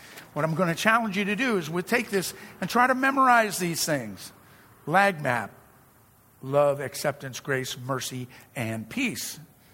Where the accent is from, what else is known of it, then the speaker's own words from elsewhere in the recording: Virginia, United States; I grew up in Virginia. Guess what? I grew up right outside of D.C. in Virginia, and it was a very racist area of the country.